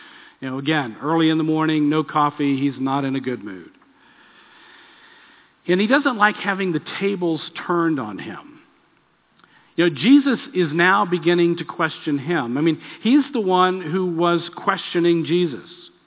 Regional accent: Texas, United States; Man, I'm from Texas. Of course.

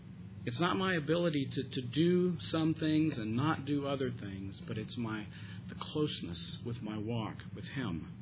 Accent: Texas, United States; And growing up in Texas, that really limited your options, you know. But I grew up in that kind of a religious system that had a lot of rules about it.

